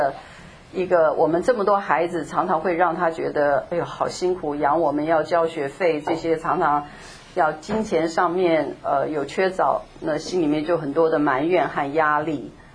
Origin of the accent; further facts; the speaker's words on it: Taiwan; also born or lived in Hunan, China; 他是个军人，国民党的军人，就到了台湾。那到了台湾，因为是军人，所以我做军人的子弟的时候，我们的生活是很苦的啊。